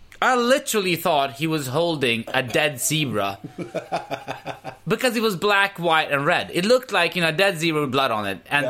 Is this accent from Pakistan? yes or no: yes; Pakistan; And I just felt, this is the first time I'm patriotic. I am Pakistani now.